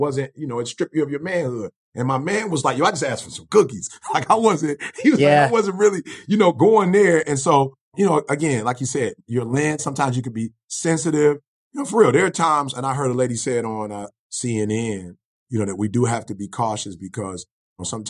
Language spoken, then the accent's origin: English; Detroit, Michigan, United States; I'm sorry. I'm from Detroit.